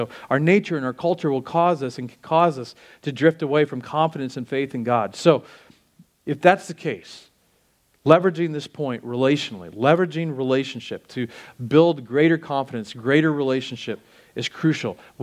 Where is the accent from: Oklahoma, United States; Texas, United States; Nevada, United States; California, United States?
Oklahoma, United States; I grew up in the Midwest and fireworks were a big thing in Oklahoma